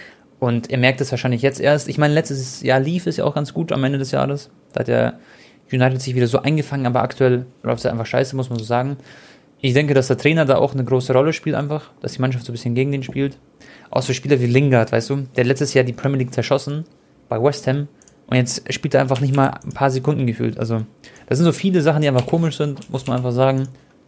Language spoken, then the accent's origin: German; Croatia; Ihr wisst ja alle, ich bin Kroate